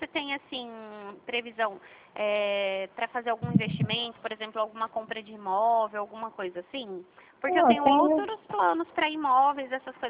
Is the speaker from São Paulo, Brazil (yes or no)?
yes; São Paulo, Brazil; E o meu DDD é 18 porque eu sou daqui de São Paulo, eu não sou daí do Rio